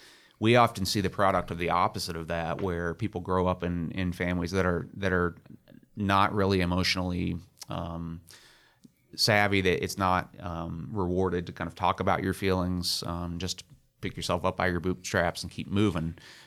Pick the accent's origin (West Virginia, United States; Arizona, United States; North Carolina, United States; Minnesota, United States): West Virginia, United States; Yeah, well, I'm from West Virginia. I'm a Mountaineer and I was born and raised there.